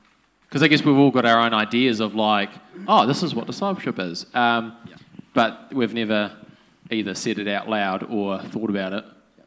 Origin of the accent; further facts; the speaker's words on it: South Africa; now in New Zealand; because growing up in South Africa, my mum always beat it into us